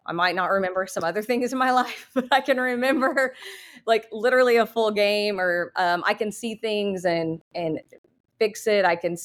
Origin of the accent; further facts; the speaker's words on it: Canton, Oklahoma, United States; So obviously I am from Canton, Oklahoma. I was born and raised. My family still lives there.